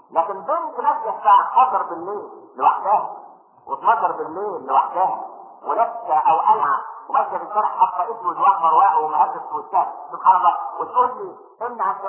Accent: Egypt; والعلمانيين اللي عندنا في مصر

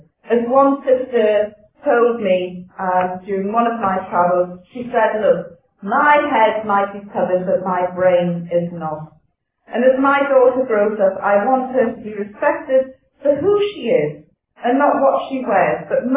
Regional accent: Newcastle, North East England, United Kingdom; I come from Newcastle, and if a woman did that up in Newcastle

